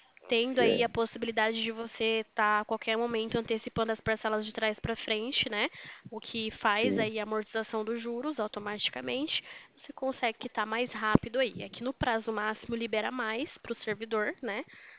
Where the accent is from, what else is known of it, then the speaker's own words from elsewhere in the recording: Limeira, São Paulo, Brazil; Não, eu sou de Limeira, São Paulo, tá?